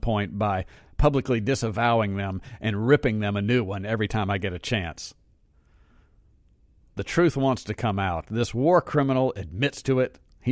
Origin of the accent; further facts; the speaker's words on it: United States; I think about my childhood here growing up in the United States.